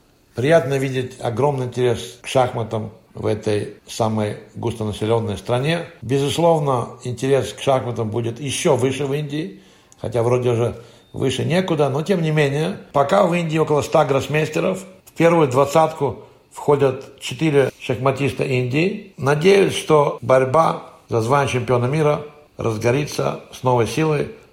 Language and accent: Russian; Riga, Latvia; рижанин Михаил Таль из моего родного города